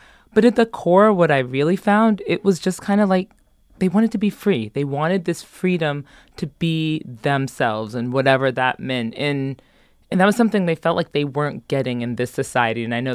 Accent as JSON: {"language": "English", "region": "New Jersey", "country": "United States", "said": "I'm so from Jersey."}